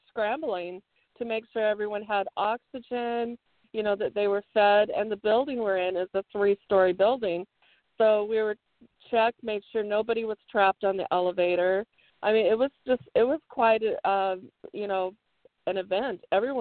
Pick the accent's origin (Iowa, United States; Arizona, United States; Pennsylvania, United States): Iowa, United States; Yeah, I grew up in Iowa on a farm in Iowa.